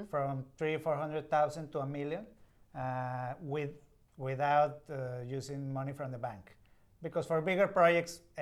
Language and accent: English; Mexico; now in Houston, United States; I'm from Mexico, so it's a little different over there.